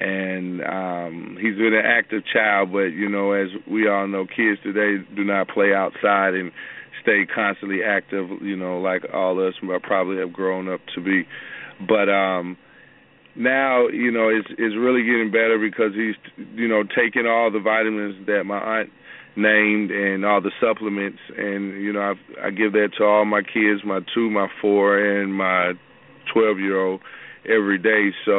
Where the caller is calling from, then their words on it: Atlanta, Georgia, United States; I'm calling from Atlanta, Georgia.